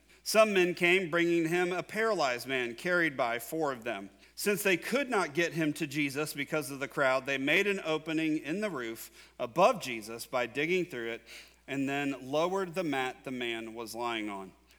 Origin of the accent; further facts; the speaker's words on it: Ross, Ohio, United States; But I am from Ross, Ohio. And I had the privilege of preaching in my hometown church for the first time 3 Sundays ago. So it was real special for me. I grew up there.